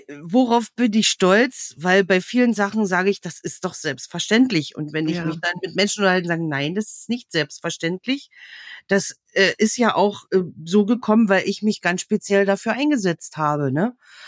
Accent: Saxony, Germany; also born or lived in Forst, Brandenburg; Aber ich bin sozusagen in der Lausitz öfter umgezogen und bin irgendwann im sächsischen Teil der Lausitz gelandet. Ah. Genau, da habe viele Jahre in einem kleinen Dörfchen, das heißt Grüngräbchen, da habe ich eine ganze Zeit lang gewohnt, über 20 Jahre

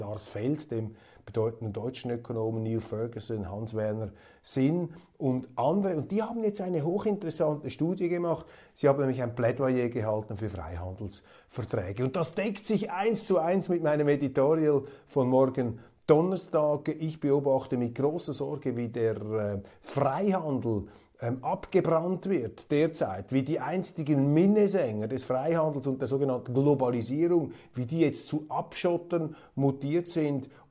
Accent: Switzerland; Timo Meier, einer jener Stars in Übersee, auf die wir stolz sein dürfen als Schweizer.

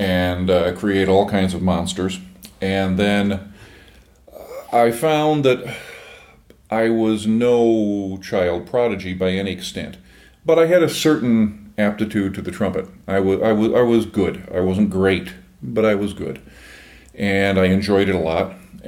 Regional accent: Chicago, Illinois, United States; You know, growing up in Chicago and being in the Chicago area and being a classical music nut

